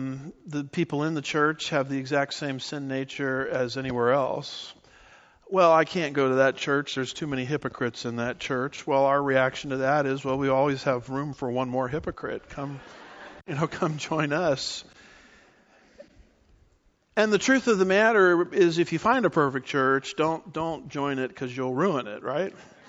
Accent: California, United States; I think of growing up in Southern California, going to the mountains sometimes

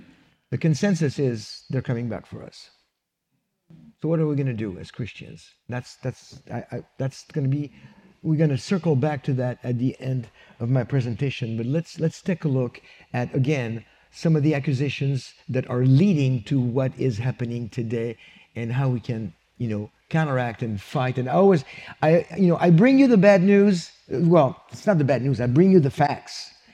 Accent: Île-de-France, France; which happens to be the edge of Paris where my hometown is touching Paris

